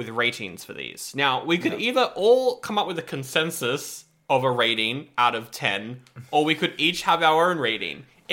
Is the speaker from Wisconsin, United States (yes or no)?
no; New York City, New York, United States; as an American, I love when horror franchises come to my hometown of New York City.